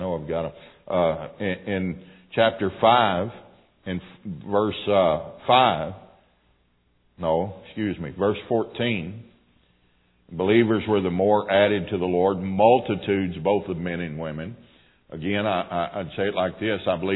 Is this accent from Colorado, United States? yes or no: no; Texas, United States; Now again, I'm a Texan. Everything's big down there.